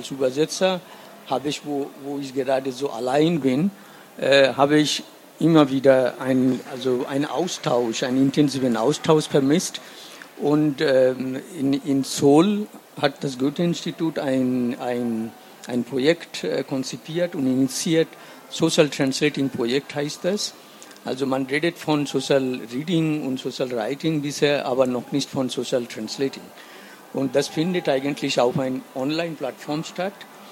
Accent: West Bengal, India; Es gibt keine Theatergruppe bei uns in Westbengalen, mindestens auch in Bangladesch, die sich einmal nicht mit einem Theaterstück von Bertolt Brecht beschäftigt hat

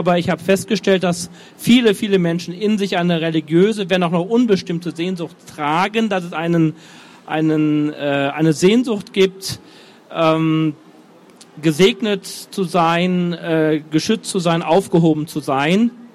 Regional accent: Düsseldorf, North Rhine-Westphalia, Germany; born there; Ich bin 1971 in Düsseldorf geboren

